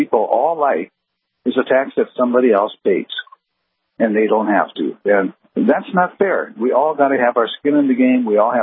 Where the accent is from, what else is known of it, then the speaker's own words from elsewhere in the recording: Mandan, North Dakota, United States; I don't believe Mandan, my hometown, raises enough property tax to pay for police and fire department.